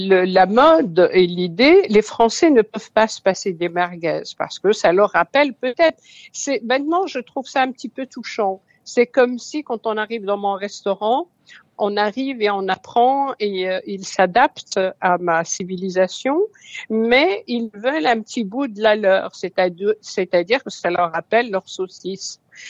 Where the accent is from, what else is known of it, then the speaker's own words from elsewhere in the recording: Morocco; je suis née au Maroc, j'ai vécu au Maroc